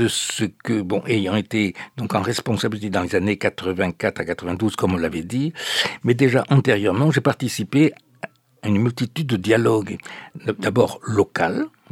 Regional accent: Occitanie, France; je suis né dans l'Aveyron, dans un village qui était ultra-catholique. Nous étions pratiquement la seule famille protestante

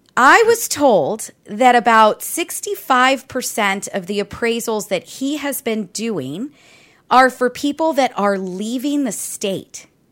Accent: Midwest, United States; now in California, United States; I guess I'm from the Midwest originally, but I'm definitely a Cali girl, and I'm not leaving anytime soon.

